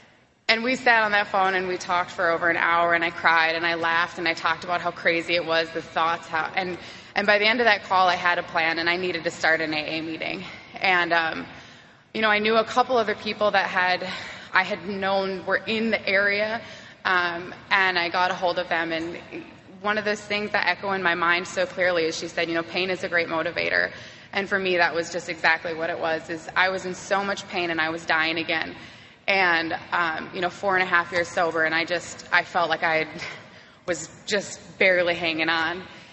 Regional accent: Minnesota, United States; moved away as an adult; now in Sweden; I'm originally from Minnesota. I got sober in 2007. I got sober in 2007, and in 2012, I decided to relocate my life to Sweden, for love, of course.

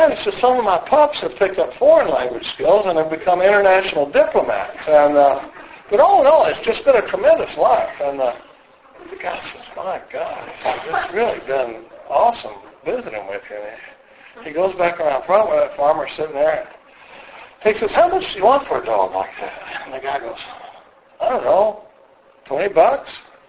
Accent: Dallas, Texas, United States; now in Austin, United States; I come from Dallas, Texas. I've been in Austin since the mid-70s, but I come from Dallas, and I grew up in a pretty normal family.

